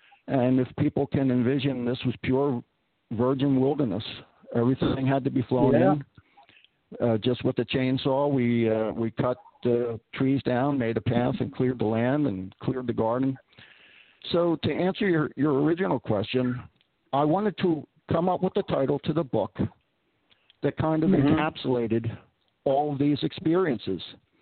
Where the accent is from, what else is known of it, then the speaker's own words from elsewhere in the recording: Philadelphia, Pennsylvania, United States; born there; I was born in Philadelphia, and I certainly never set out to live this non-traditional life.